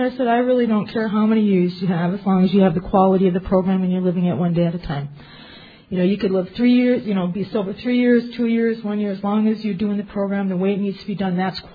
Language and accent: English; Lac du Flambeau, Wisconsin, United States; Oh, that's where I'm originally from Lac du Flambeau, right? In Wisconsin